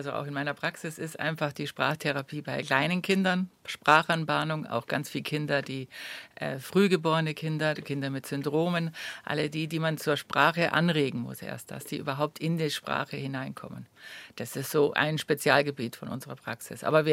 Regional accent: Munich, Bavaria, Germany; Ich bin aus München.

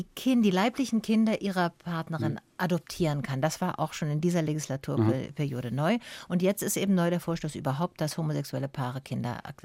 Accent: Berlin, Germany; Ja, ich weiß, ich komme aus Berlin und in Großstädten ist es sowieso jetzt nochmal.

